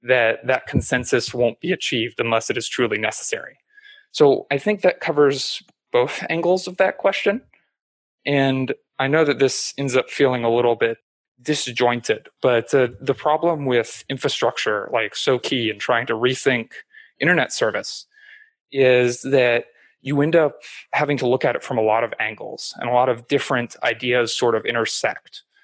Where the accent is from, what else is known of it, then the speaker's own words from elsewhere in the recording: United States; if I, as an American, were to try and go and build a bunch of fiber in certain countries, they would stop me from doing it.